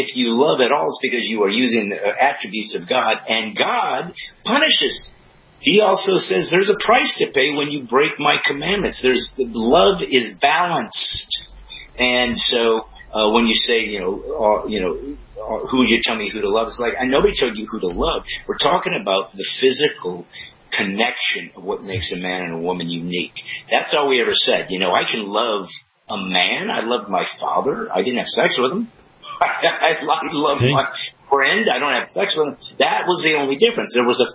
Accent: United States; But I'm American, so my first responsibility, I think, is for the territory I was in.

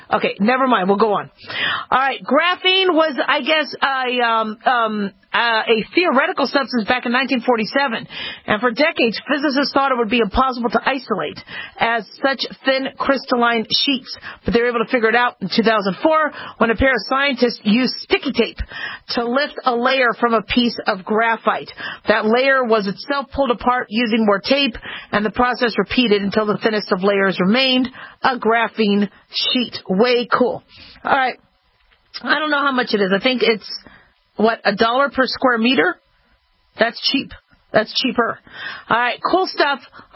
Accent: Phoenix, Arizona, United States; born or raised there

